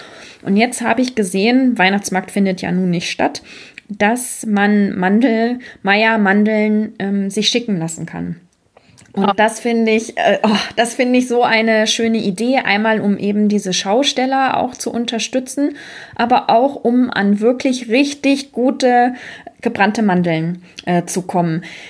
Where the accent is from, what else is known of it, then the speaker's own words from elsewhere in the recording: Braunschweig, Lower Saxony, Germany; Ich komme ja eigentlich aus Braunschweig.